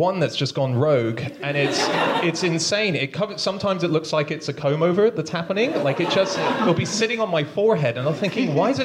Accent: Hong Kong; I was born and raised in Hong Kong

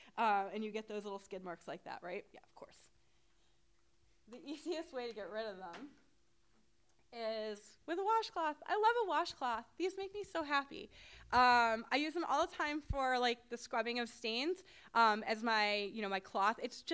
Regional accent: Boston, Massachusetts, United States; I grew up in Boston, and my friend Josh is from the Boston area, and he loves sweaters.

